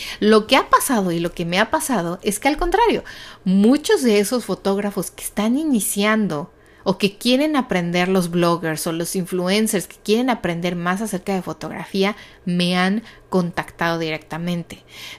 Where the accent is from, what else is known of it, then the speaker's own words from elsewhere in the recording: Mexico; saben que soy mal hablada porque soy de México